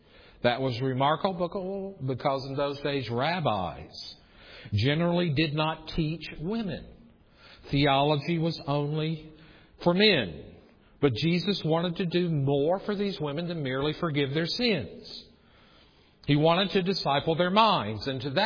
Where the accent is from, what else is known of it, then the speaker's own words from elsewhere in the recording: the South, United States; I have to work really hard to say the word soil, because I'm from the South. And when you're from the South, you say soul, right? Like oil, soul, bowl.